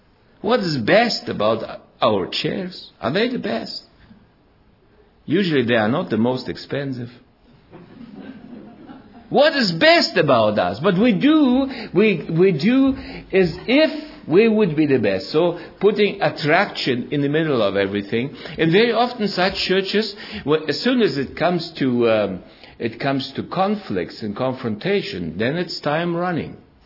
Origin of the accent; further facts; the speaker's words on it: Estonia; English is a second language; now in Germany; And when I finally married a Swabian girl, came here, and I come from Estonia, and I came here and I married a Swabian girl, a native German Swabian girl.